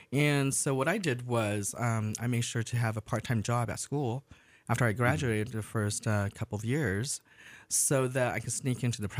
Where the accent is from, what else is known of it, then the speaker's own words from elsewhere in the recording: Taiwan; I grew up in Taiwan playing a Royal Upright from England.